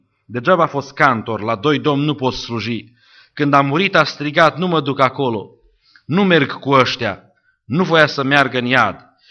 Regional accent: Sălaj County, Romania; born there; nu departe de zona în care m-am născut eu, de lângă Șimleu Silvaniei

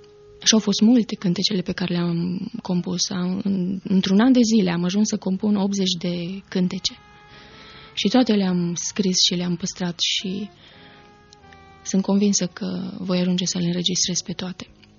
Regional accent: Baia Mare, Maramureș County, Romania; am 30 de ani și sunt din Baia Mare.

